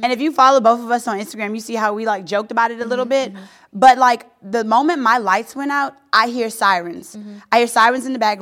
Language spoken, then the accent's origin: English; the South, United States; mind you, I am from the South. I have gone through hurricanes.